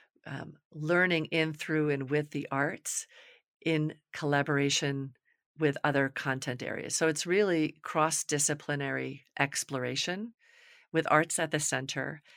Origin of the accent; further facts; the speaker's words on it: New York, United States; I grew up right on the Hudson River, in the Hudson River Valley.